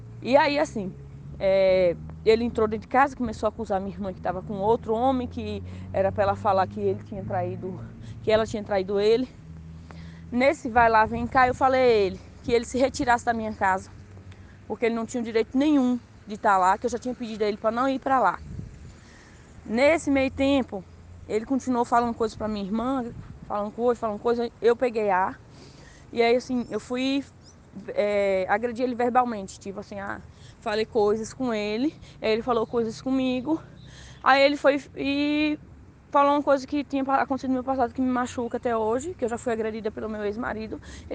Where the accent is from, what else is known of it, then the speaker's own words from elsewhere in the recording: Bahia, Brazil; moved away as an adult; now in Minas Gerais, Brazil; A gente não é de Minas Gerais, a gente é da Bahia e eu mesmo tenho 9 meses morando aqui.